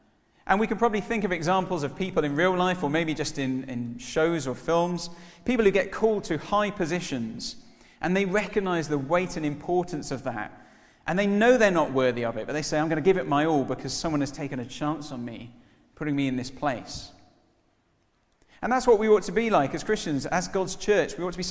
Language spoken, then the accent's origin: English; United Kingdom; Being British is all about being effortlessly superior at things, right?